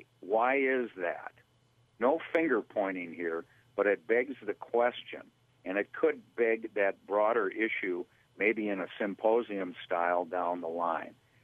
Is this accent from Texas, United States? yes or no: no; Minneapolis, Minnesota, United States; I grew up in South Minneapolis, but my neighborhood was white, and I moved to the North Shore in the early 90s, and it's essentially white where we live.